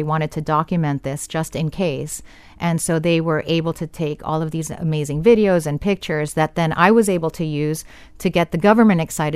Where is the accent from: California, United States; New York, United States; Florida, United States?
Florida, United States; Miami; I grew up in Miami and I loved football, so I became a Miami Dolphins cheerleader.